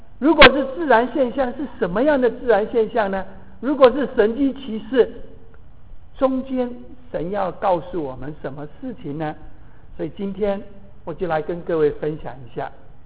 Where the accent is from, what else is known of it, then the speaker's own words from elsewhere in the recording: China; 但是我们中国人叫做西湖柳，或者我们叫做观音柳。